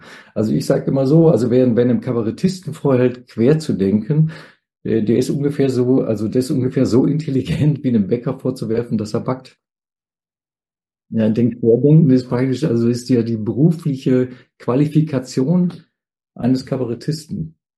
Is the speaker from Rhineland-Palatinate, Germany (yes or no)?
no; North Rhine-Westphalia, Germany; Also ich bin ja ein Kind des Ruhrpotts